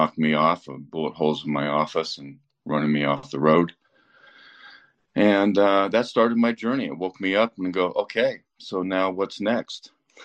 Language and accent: English; Sierra Nevada, United States; so I grew up in the Sierras, near Lake Tahoe. And my father had a ski school, first ski school in the Sierras, alpine skiing. And I went to a two-room schoolhouse, and I go out my back door, and I was in the forest.